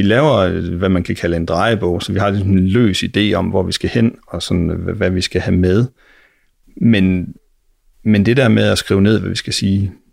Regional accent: Herning, Central Denmark Region, Denmark; Altså, jeg kommer fra Herning

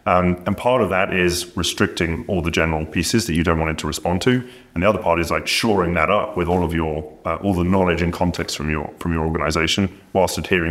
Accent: United Kingdom; As a Brit

